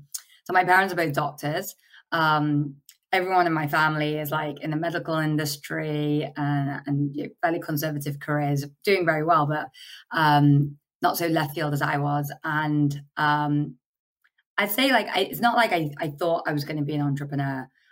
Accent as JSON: {"language": "English", "town": "Manchester", "region": "North West England", "country": "United Kingdom", "tie": "born or raised there", "said": "by religion, I'm Sikh. Like, I grew up in Manchester, as I said, like, parents, doctors, fairly conservative."}